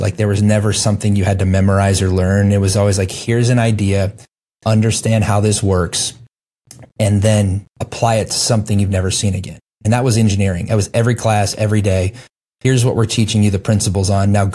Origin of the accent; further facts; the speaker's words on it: Ohio, United States; also born or lived in Alaska; Yes, I grew up, I was born in Alaska and then grew up in Ohio. So pretty typical childhood.